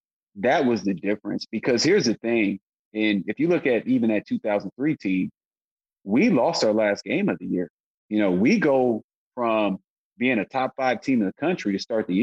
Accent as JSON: {"language": "English", "town": "South Bend", "region": "Indiana", "country": "United States", "said": "that was personal for me because I'm from South Bend"}